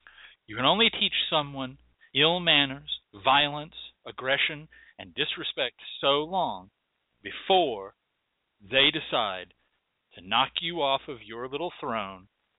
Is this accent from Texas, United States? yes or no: yes; Texas, United States; You see, I'm from Texas. And around here we have rattlesnakes.